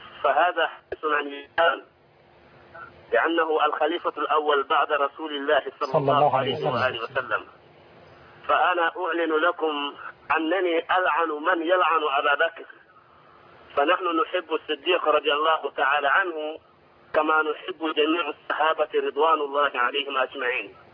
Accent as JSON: {"language": "Arabic", "country": "Senegal", "said": "نحن من السنغال"}